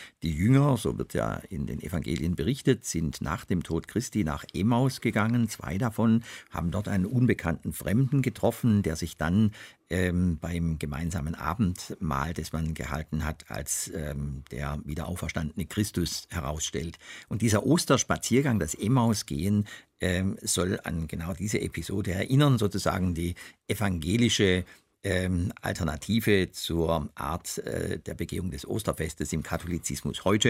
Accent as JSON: {"language": "German", "region": "Southern Germany", "country": "Germany", "accent": "Swabian", "said": "es gibt ihn genauso im tiefen Süddeutschland, wo ich herkomme, wie Sie in meiner Sprache unschwer erkennen können."}